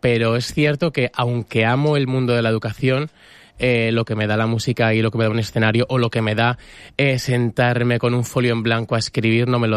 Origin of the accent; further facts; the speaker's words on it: Madrid, Community of Madrid, Spain; Yo que vengo de Madrid, y Madrid también te acoge guay